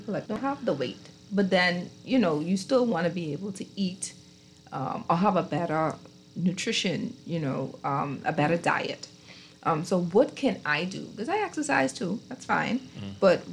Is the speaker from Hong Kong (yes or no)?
no; Crooked Island, Bahamas; That's all my hometown.